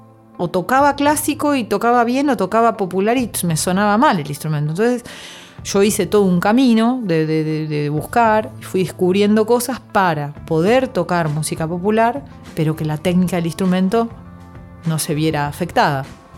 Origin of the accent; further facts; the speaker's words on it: Argentina; Soy una mujer argentina de 45 años, madre de una niña de 7 años … docente, flautista, música, compositora.